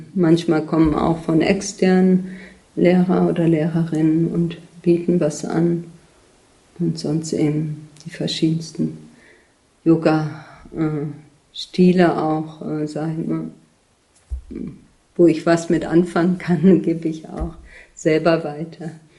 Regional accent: Germany; die Teile, die ich von meiner deutschen Erziehung und meinem deutschen Aufwachsen hatte

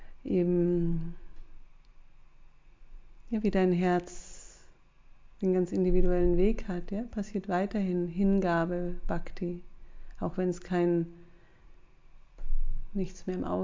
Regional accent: Bavaria, Germany; moved away; ich bin ja ursprünglich aus Bayern, auch wenn man das nicht hört.

